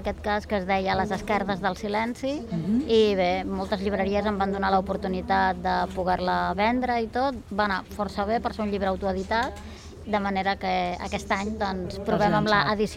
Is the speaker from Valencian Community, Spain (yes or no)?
no; Barcelona, Catalonia, Spain; jo soc de Barcelona i em quedava una mica lluny